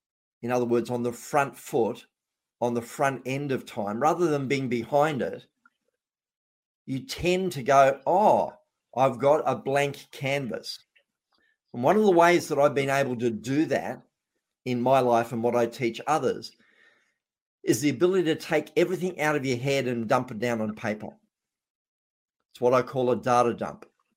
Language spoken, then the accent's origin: English; Australia; I was being an Australian, and I was doing a seminar series